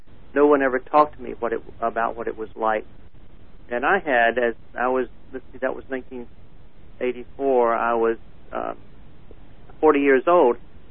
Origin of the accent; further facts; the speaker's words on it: North Carolina, United States; I grew up in North Carolina in a rigidly racially segregated society